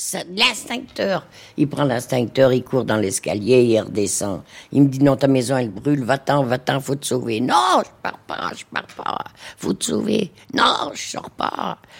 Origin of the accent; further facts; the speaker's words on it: Thonon-les-Bains, Auvergne-Rhône-Alpes, France; born there; je suis né à Thonon-les-Bains. Mes parents sont natifs de Châtel. Ils étaient agriculteurs.